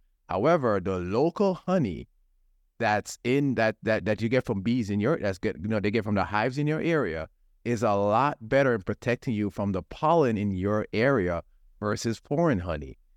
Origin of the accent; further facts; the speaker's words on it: Jamaica; I grew up in Jamaica. In Jamaica, when it comes to beans, we sprout them, we wash, we pressure cook our beans.